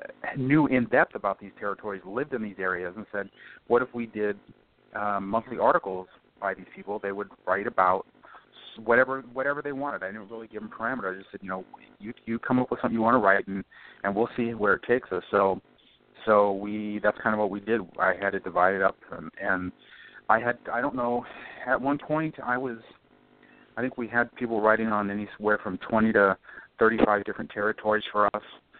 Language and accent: English; Arizona, United States; I grew up in Arizona for the most part, moved here when we were 10 years old, and so as a result, not a hotbed for territory wrestling at all.